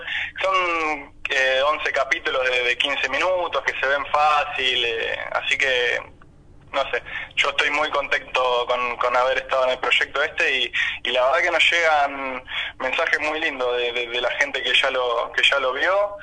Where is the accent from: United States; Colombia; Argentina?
Argentina; La Plata, Buenos Aires Province; yo soy ahora, vivo en La Plata, bueno, nací en La Plata y soy de La Plata